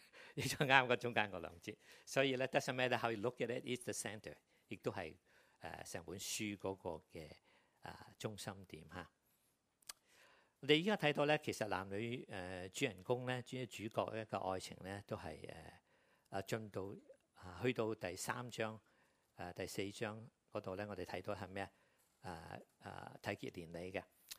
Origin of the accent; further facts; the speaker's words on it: Guangzhou, Guangdong, China; 但我想起我小時候在廣州大的時候，我吃過花面的石樓